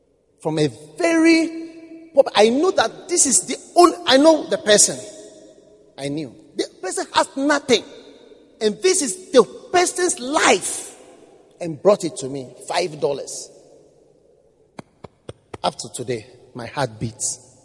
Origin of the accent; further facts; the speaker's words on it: Ghana; Even though I was from Ghana, my person was being accepted.